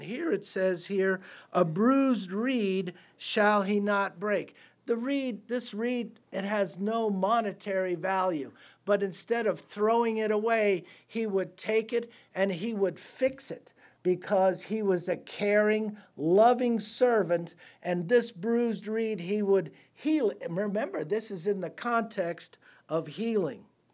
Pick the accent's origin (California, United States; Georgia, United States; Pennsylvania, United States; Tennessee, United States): California, United States; San Francisco; born there; I would go home. I was born in San Francisco at a young age, and I would go home.